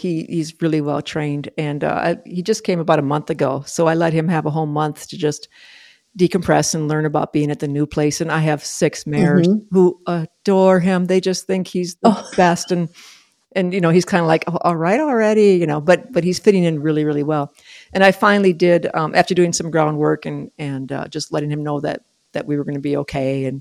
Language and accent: English; South St. Paul, Minnesota, United States; And we moved back to my hometown, South St. Paul, Minnesota.